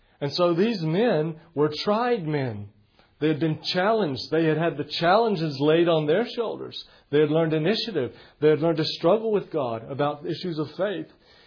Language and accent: English; United States; now in United Kingdom; I'm American in Great Britain. I'm having trouble here.